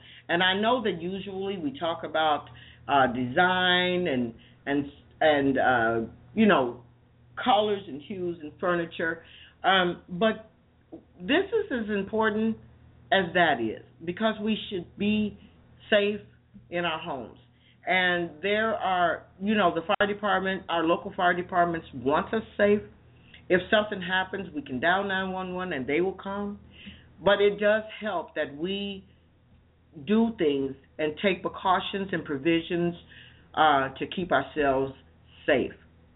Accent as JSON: {"language": "English", "town": "Chicago", "region": "Illinois", "country": "United States", "tie": "born or raised there", "said": "I remember, you know, I grew up in Chicago, so it was always the, you know, the Great Chicago Fire"}